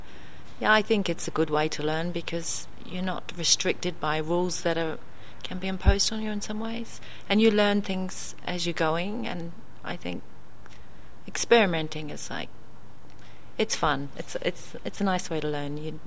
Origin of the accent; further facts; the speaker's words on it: New Zealand; because I'm from New Zealand and everything's very green